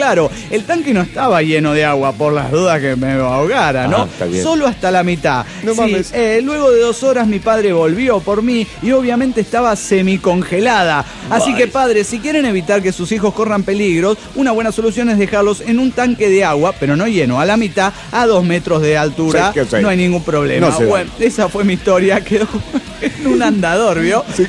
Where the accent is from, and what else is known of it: Mexico; born or raised there